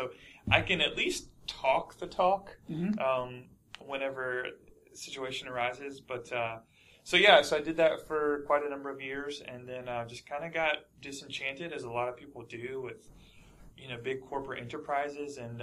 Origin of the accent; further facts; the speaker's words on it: North Carolina, United States; I'm a tried and true American, born and raised in North Carolina, so I ate a lot of my fair share of ice cream growing up, and still